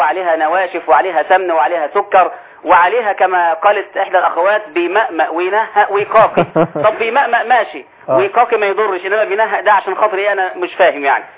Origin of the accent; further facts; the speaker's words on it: El Mahalla El Kubra, Gharbia, Egypt; now in Cairo, Egypt; لا لا أنا من المحلة إن شاء رب العالمين